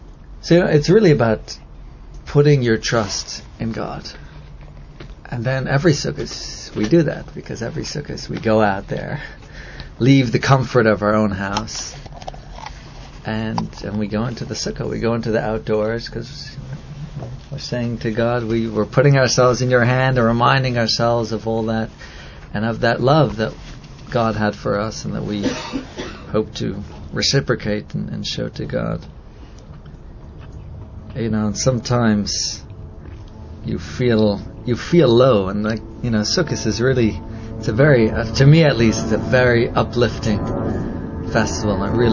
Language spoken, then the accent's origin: English; Northern Ireland, United Kingdom; despite the fact that I'm from Northern Ireland